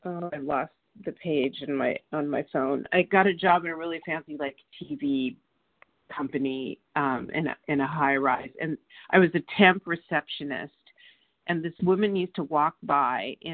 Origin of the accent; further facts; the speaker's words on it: Santa Monica, California, United States; I'm from Santa Monica, California, and thank you, Team Tuesday.